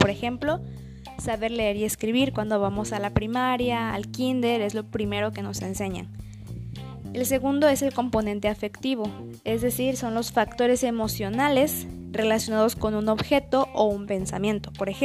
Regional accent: Tapachula, Chiapas, Mexico; estudio la carrera de Ciencias y Técnicas de la Comunicación y soy de Tapachula, Chiapas.

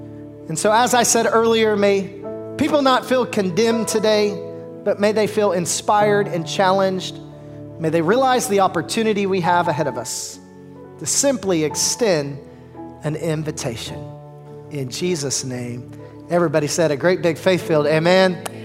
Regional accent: the South, United States; I am from the South. Go Razorbacks.

